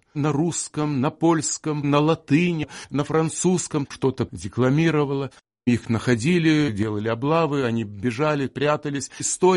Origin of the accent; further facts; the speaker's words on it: Lithuania; я чувствую вину, как литовец, я чувствую вину за тех, кто это делал.